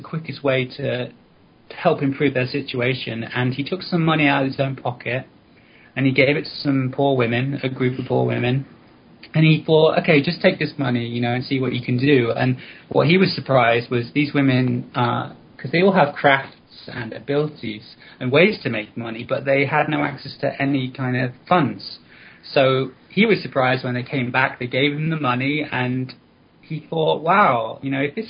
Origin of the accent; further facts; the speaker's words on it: Warwick, West Midlands, United Kingdom; I'm from a town called Warwick, which is it's a very charming English town with a big castle in the middle, 1,000 years old, and lots of old buildings.